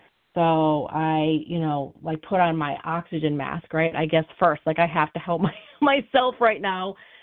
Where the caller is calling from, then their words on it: New York, United States; I'm a compulsive overeater, and I'm calling from New York.